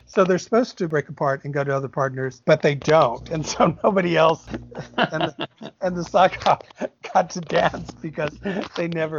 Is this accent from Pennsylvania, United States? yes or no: no; Corpus Christi, Texas, United States; I didn't come from that small a town, but I came from Corpus Christi, Texas. I often call it the most boring city on the face of the earth, and was so happy to get out of it.